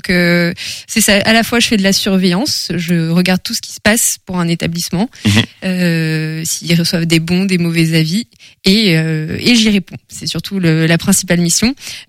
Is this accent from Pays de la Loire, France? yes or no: yes; Angers, Pays de la Loire, France; Alors, je suis née à Angers. Rien d'original, du coup. J'ai grandi entre Angers et Saumur, à la campagne.